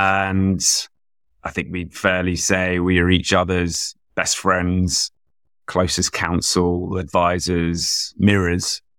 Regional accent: London, United Kingdom; I grew up in London, proudly took the tube to school, which in the late 70s, early 80s was quite an adventure, let's say.

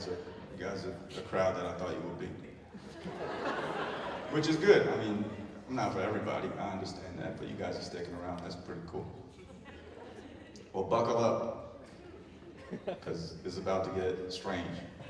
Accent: New Jersey, United States; My dad had a liquor store growing up in Jersey, obviously, and such a weird, we're not all kids of doctors, you know? Some of us are just average middle class Indian people.

